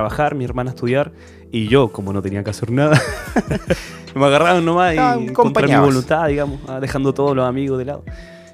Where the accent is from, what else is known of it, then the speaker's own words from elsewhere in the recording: Los Ángeles, Biobío, Chile; also born or lived in Mulchén; yo nací en Los Ángeles, la octava región. Ahí. Y bueno, desde pequeño, no quise ser profe, pero no, crecí allá, la verdad, lo pasé muy bien, después viví en un pequeño, digamos, es una ciudad en realidad, pero es como bastante aire de pueblo, que se llama Mulchen